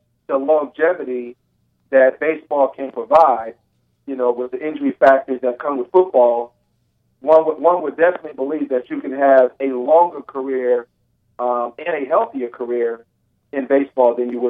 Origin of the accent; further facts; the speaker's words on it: Newark, New Jersey, United States; born there; I was born in Newark, New Jersey, single parent.